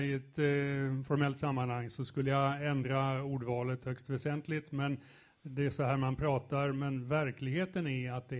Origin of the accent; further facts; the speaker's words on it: Trollhättan, Västra Götaland County, Sweden; jag kommer från Trollhättan.